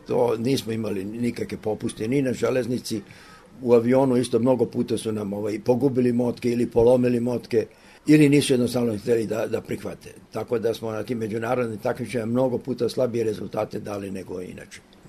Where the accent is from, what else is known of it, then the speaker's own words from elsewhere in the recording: Kragujevac, Šumadija and Western Serbia, Serbia; ja sam ipak Kragujevčanin